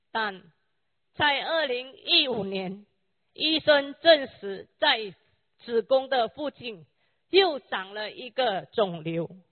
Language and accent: Chinese; Penang, Malaysia; 来自槟城威南